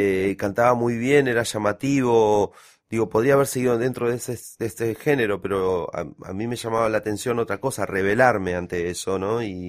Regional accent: Ledesma, Jujuy, Argentina; also born or lived in Moreno; yo no nací en Jujuy, nací en Moreno, pero mi mamá tuvo la oportunidad de viajar, así que nos llevó a mi hermano y a mí hacia Ledesma, que es donde se hace el azúcar.

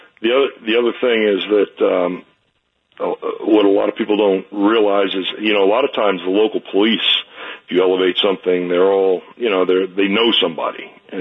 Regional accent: New Jersey, United States; I grew up in New Jersey

